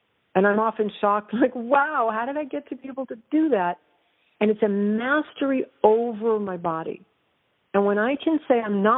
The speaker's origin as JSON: {"language": "English", "region": "California", "country": "United States", "said": "being Californian and being 50, yoga's been in my life for a long, long time"}